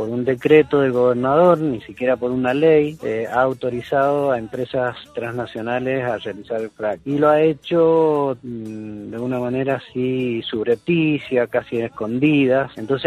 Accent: Mendoza, Argentina; La verdad es que yo soy de Mendoza

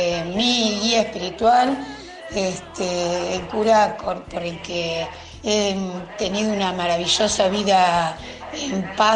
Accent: Lobería, Buenos Aires Province, Argentina; Lobería, mi ciudad natal

